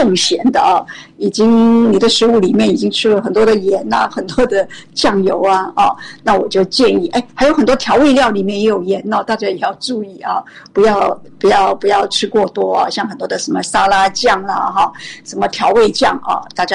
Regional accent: Taiwan; 真的是比起我们台湾人是讲究很多。

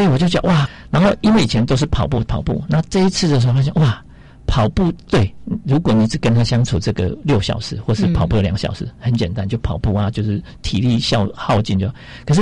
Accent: Taiwan; 我们台湾人

